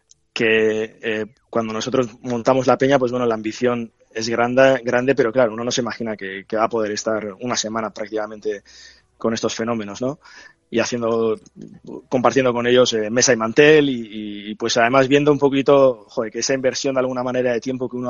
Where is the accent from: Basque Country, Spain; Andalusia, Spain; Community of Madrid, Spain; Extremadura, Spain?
Basque Country, Spain; representa un punto de conexión con mi tierra y especialmente, bueno, con Euskadi, sí, pero también con Guipúzcoa, ¿no?